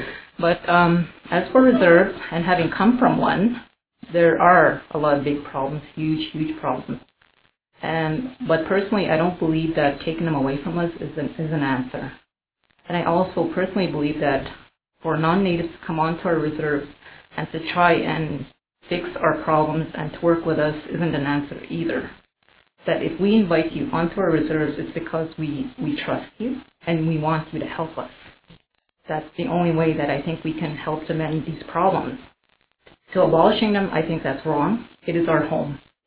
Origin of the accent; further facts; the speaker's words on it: Alberta, Canada; I'm a student at the University of Lethbridge. I'm a Cree from Northern Alberta.